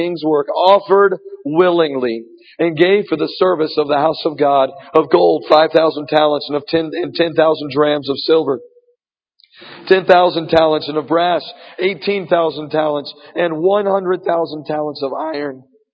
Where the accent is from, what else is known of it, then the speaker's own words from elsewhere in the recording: Evansville, Indiana, United States; And I said, "I'm from Evansville, Indiana."